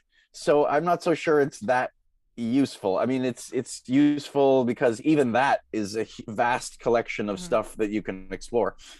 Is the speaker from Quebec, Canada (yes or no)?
yes; Chelsea, Quebec, Canada; when I grew up in Ottawa, well, in Chelsea, Quebec, which is just north of Ottawa, we'd go into Temple Israel on the Ottawa side, and we'd go to Hebrew school.